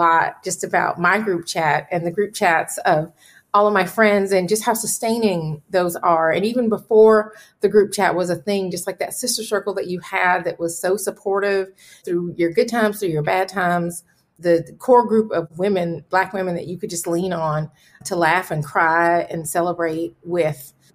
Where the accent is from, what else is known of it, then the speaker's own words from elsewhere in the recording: Atlanta, Georgia, United States; I don't drink enough sweet tea to keep my accent fresh, but I am from Atlanta. My mom still lives on the south side of the city. And yeah, born at Grady Hospital and definitely still have roots in East Atlanta.